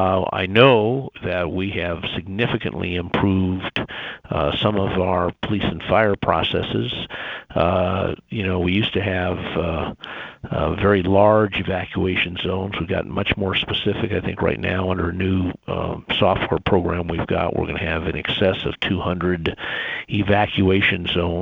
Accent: Colorado Springs, Colorado, United States; I grew up in Colorado Springs.

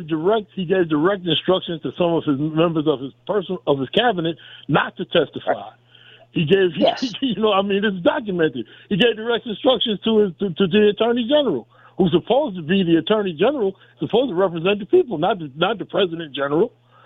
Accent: Queens, New York, United States; I grew up in the streets. I grew up in Southeast Queens in the projects coming up.

